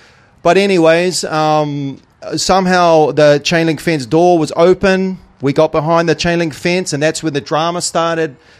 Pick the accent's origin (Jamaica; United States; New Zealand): New Zealand; Most of you know me, but … from New Zealand, obviously with my accent.